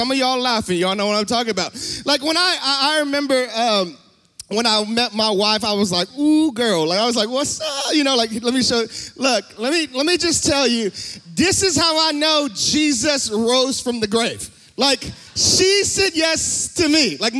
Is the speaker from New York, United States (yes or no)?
no; Hawaii, United States; now in San Antonio, United States; I'm originally from Hawaii and right now currently in San Antonio, Texas.